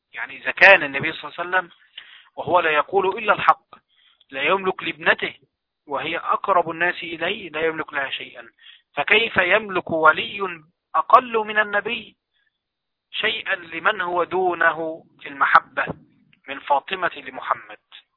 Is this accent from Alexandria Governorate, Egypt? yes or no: no; Mansoura, Dakahlia, Egypt; يعني لو واحد وقت طلع في مكان مثلا زي عندنا في المنصورة كده